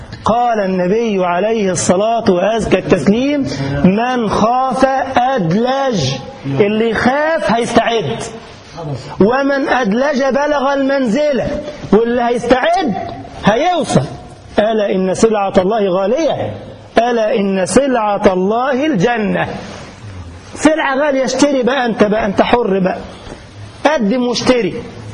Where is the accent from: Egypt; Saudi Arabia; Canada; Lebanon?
Egypt; ما في مثل عندنا في مصر يقول لك إيه؟